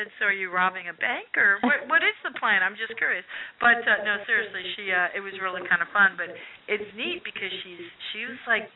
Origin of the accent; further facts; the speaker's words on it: New Jersey, United States; When growing up in New Jersey, I thought any place that had palm trees had coconuts.